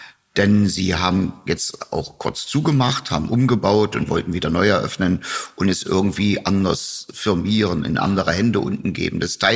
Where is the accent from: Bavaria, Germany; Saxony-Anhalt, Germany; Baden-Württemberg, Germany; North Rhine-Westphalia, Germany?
Saxony-Anhalt, Germany; Naumburg; now in Berlin, Germany; Geboren wurde ich selber in Naumburg an der Saale. Also komme aus Sachsen-Anhalt, bin durch die Liebe nach Berlin gezogen worden.